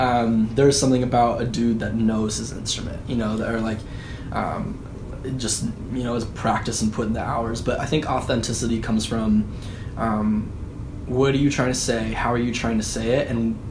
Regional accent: San Diego, California, United States; now in Los Angeles, United States; since moving to L.A., because, I mean, I grew up in San Diego and did, like, band stuff and played in, like, kind of pop rock bands

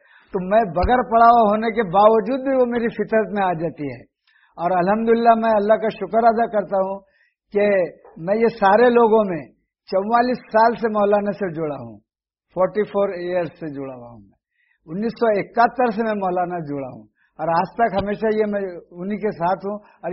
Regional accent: Pune, Maharashtra, India; اور میرا تعلق پونا سے ہے اور میں بمبئی ٹیم کا ایک حصہ ہوں.

